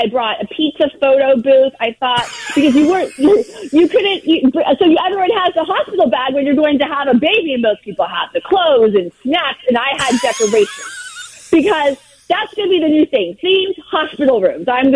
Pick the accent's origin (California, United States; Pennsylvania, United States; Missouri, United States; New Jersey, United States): California, United States; I'm from Southern California.